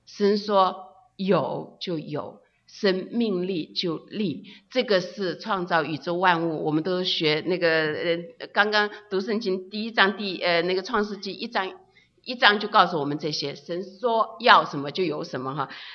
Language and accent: Chinese; China; now in United States; 我们都从中国来到了美国